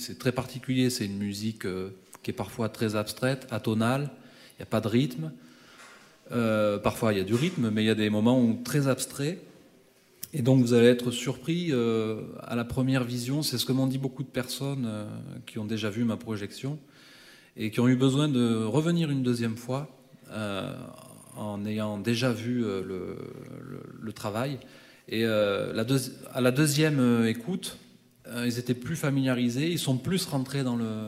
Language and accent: French; Sainte-Enimie, Occitanie, France; moi je suis originaire de Saint-Enimie